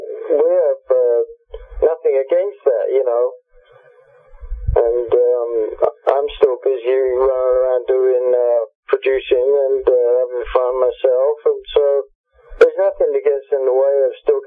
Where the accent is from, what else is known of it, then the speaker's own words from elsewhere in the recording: London, United Kingdom; Wally and I grew up in London